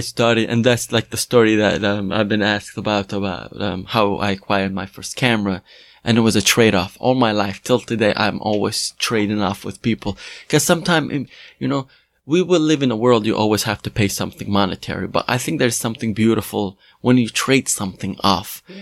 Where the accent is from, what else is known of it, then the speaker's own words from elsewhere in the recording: Nasiriyah, Dhi Qar, Iraq; So I'm from the southern part of Iraq, Nasiriyah.